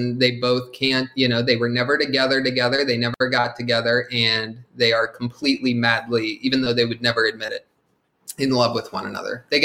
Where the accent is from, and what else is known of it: Ohio, United States; born or raised there